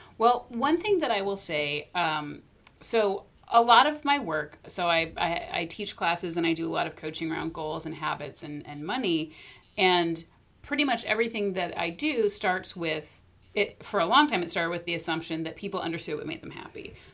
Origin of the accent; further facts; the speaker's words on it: Aiken, United States; now in Minneapolis, United States; I think partially because I grew up in a tiny resort town. I'm from Aiken